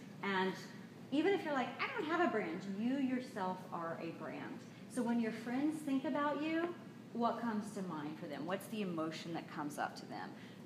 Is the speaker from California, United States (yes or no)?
no; Oklahoma, United States; You know, I'm originally from Oklahoma, and I've lived in the area for 20 years